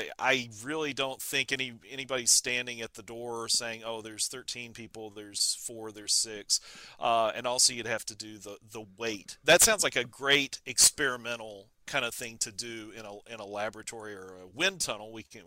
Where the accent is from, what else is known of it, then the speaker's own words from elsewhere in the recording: Alabama, United States; Home state, yes.